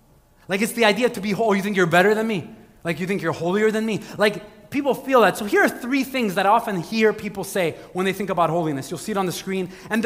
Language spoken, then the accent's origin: English; Montreal, Quebec, Canada; Okay, I'm from St. Michel.